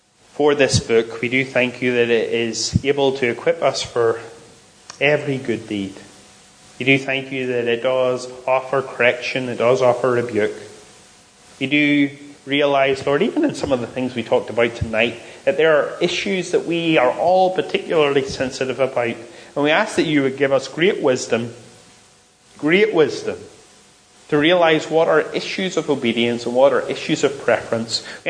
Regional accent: Northern Ireland, United Kingdom; We are Northern Irish, in a sense, but we're not.

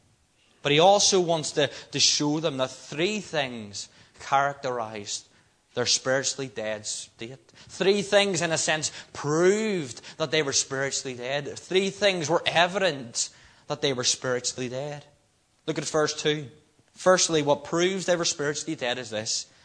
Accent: Northern Ireland, United Kingdom; being Northern Irish

